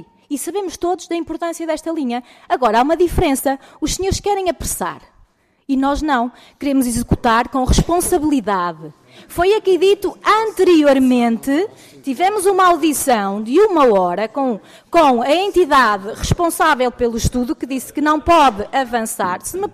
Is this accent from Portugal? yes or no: yes; Amarante, Porto, Portugal; E eu quero esta linha, conforme o estudo e o projeto, que vá até à minha terra. Porque a ir até à minha terra não favorece só os amarantinos, favorece toda a gente daquela região.